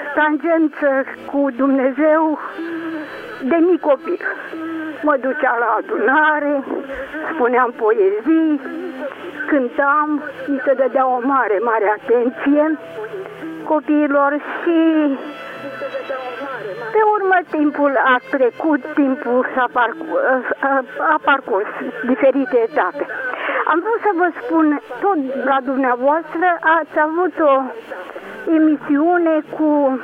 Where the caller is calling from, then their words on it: Alba Iulia, Alba County, Romania; din Alba Iulia.